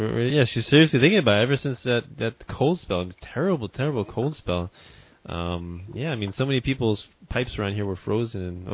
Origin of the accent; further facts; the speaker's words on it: New York, United States; we moved back to, you know, Rockland County, where I grew up in New York